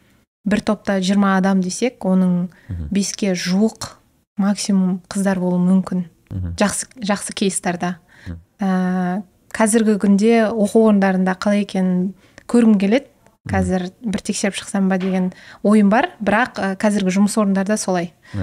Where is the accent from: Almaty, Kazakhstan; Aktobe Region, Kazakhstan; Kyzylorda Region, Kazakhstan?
Almaty, Kazakhstan; also born or lived in Zharkent; Жаркент қаласының тумасымын. Кезінде кішкентай болған кезде ата-аналарымыз Алматыға көшіп